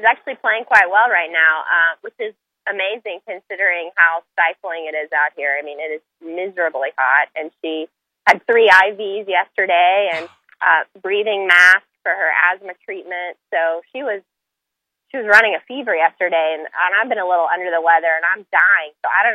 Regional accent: Florida, United States; but I am from Florida. I live in Orlando.

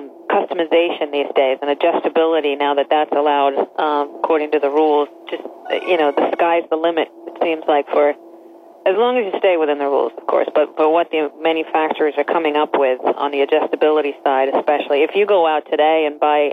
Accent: Sweden; I grew up in Sweden, as you said, and my father had a couple of golf stores.

